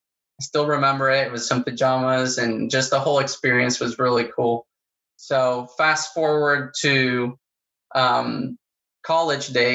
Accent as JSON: {"language": "English", "country": "Paraguay", "tie": "born or raised there", "said": "And so I grew up in South America, I grew up in Paraguay, and back in the day, you know, I was in high school, couldn't really get things online there."}